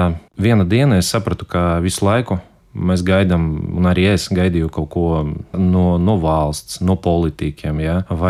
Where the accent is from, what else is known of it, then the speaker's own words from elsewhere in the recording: Daugavpils, Latgale, Latvia; now in Riga, Latvia; Tas viss, principā, ko es varu pastāstīt par bērnību Daugavpilī.